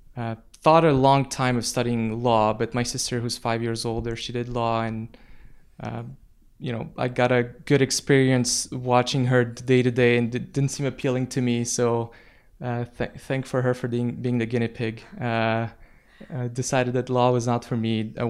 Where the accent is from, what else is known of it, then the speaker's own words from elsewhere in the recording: Geneva, Switzerland; English is a second language; also born or lived in Armenia; We moved to Switzerland, to Geneva, as my dad was working at CERN and was invited as a foreign scientist. And my mom joined, worked there as well. So spent 4 or 5 years there, growing up as immigrants